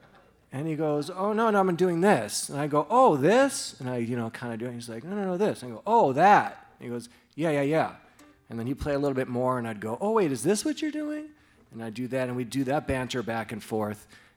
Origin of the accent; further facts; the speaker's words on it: Minnesota, United States; I'm an over-explainer. I'm from Minnesota